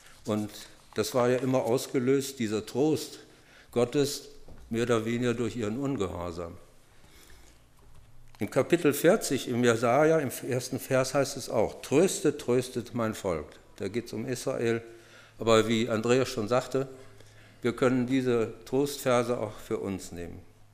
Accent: Bayreuth, Bavaria, Germany; also born or lived in Silesia / Saxony; Und ich bin ja im Krieg groß geworden, 1941 geboren und dann von Schlesien über Sachsen nach Bayreuth gelangt.

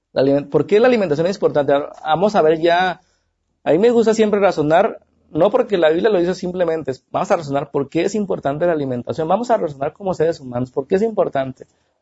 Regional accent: Mexico; Todos somos dragones. Somos mexicanos.

